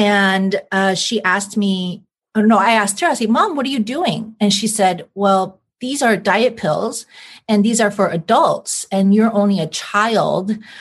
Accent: Washington, United States; In Washington okay. State.

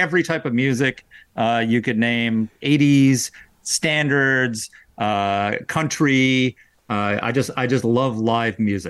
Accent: New York City, New York, United States; I grew up in New York City, literally as a teenager, because back then the drinking age was 18.

